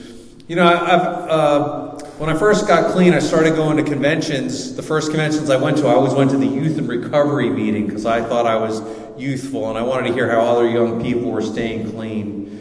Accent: California, United States; also born or lived in Wilmington; I'm from East of the Bay Area.

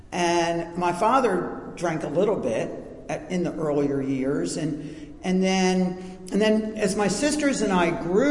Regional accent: Baltimore, Maryland, United States; And I grew up in Baltimore, Parkville area. Good family.

